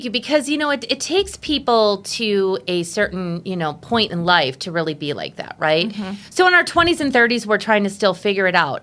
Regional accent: Wisconsin, United States; Well, my life story in a nutshell, born and raised in Wisconsin.

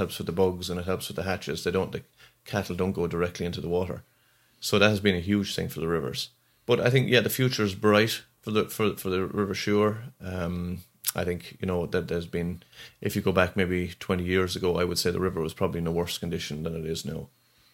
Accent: Ireland; As Irish, we've traveled all over the world, but Guinness doesn't travel.

